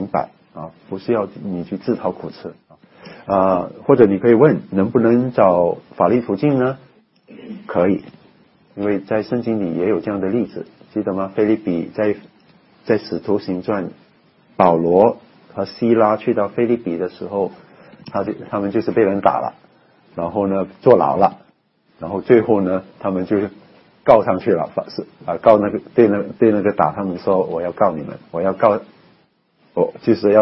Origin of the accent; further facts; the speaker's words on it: China; 但是作为一个中国人，我看了